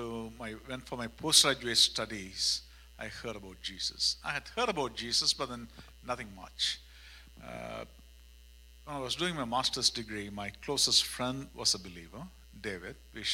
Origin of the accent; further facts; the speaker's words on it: India; also born or lived in Southeast Asia; now in Mechanicsburg, United States; We moved to Mechanicsburg in February of this year. We've been living in the Washington metro area for about 22 years. We are originally from India, have been living internationally in Southeast Asia and in the U.S. for more than past 35 years.